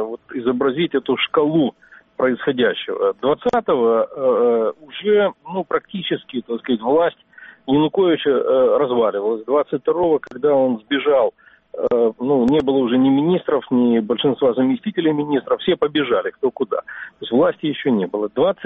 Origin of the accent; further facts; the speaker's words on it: Crimea, Ukraine; ну, я крымчанин, я многих людей знаю там